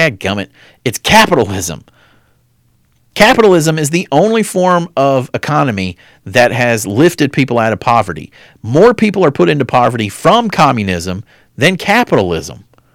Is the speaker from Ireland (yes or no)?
yes; Ireland; As an Irishman, I can't give her any credit